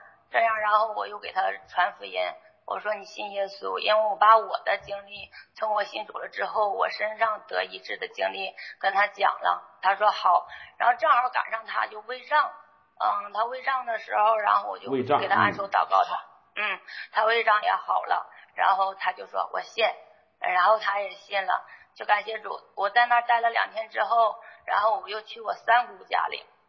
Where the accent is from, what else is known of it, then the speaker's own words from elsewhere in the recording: Shenyang, Liaoning, China; also born or lived in Shandong; 我家吧是辽宁沈阳的，但是我出生在山东了，我十年没去山东了，因为我的亲属全在山东